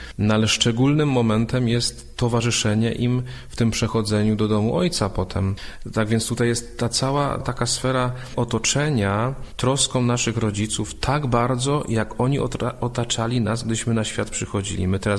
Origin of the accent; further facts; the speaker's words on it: Olesno, Opole Voivodeship, Poland; bo ja z Olesna